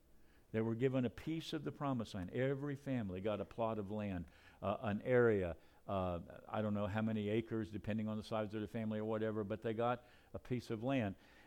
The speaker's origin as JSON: {"language": "English", "region": "North Carolina", "country": "United States", "tie": "born or raised there", "said": "I grew up in North Carolina. We don't pet snakes."}